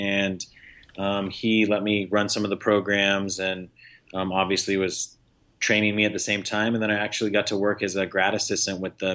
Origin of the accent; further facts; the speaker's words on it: Texas, United States; Yes, I was born and raised in Texas.